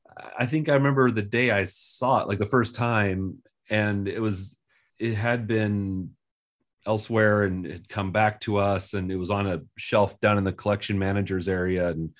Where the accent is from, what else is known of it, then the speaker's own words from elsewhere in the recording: Nebraska, United States; So, you know, growing up in Nebraska and, mostly, in the 80s, I was of the age where Calvin and Hobbes and The Far Side are appearing